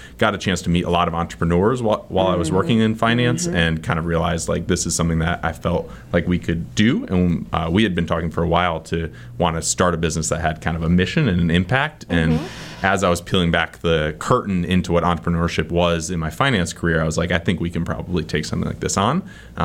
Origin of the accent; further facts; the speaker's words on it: Wheaton, Illinois, United States; I was raised in Wheaton, suburb of Chicago.